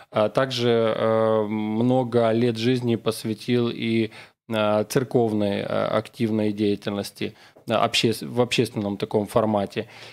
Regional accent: Odesa Oblast, Ukraine; в детстве, по сути, все зрелое, скажем, детство провел в селе, в Измаильском районе Одесской области.

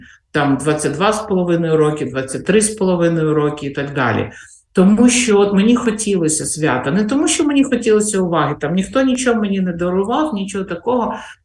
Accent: Dnipropetrovsk Oblast, Ukraine; бо на Дніпропетровщині, звідки я родом, трохи не так святкують

